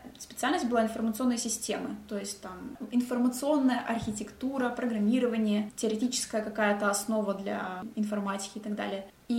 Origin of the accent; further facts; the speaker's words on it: Kostomuksha, Republic of Karelia, Russia; жить в Петрозаводске, в Костомукше, в моем родном городе